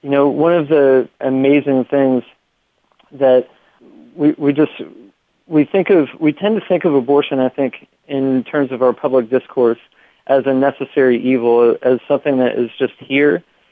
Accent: California, United States; I'm actually a native of California, and I used to work down at Concordia, down in Irvine.

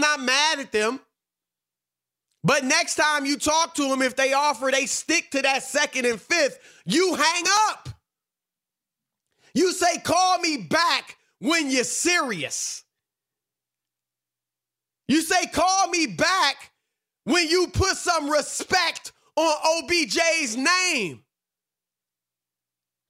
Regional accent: Cleveland, Ohio, United States; I'm from Cleveland.

